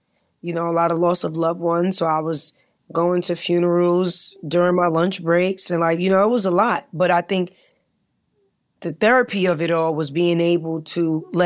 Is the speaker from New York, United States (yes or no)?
yes; New York, United States; because I'm a hustler, you know, I'm from New York.